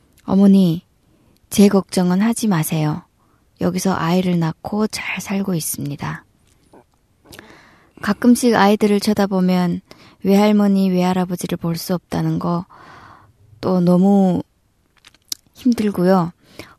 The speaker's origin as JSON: {"language": "Korean", "town": "Hamhung", "region": "South Hamgyong", "country": "North Korea", "also_born_or_lived": "China", "moved": "as an adult", "lives_now": "South Korea", "said": "저는 북한에서 30살에 탈북해서 중국에서 5년 살다가 한국에 온 지 5년 됐습니다."}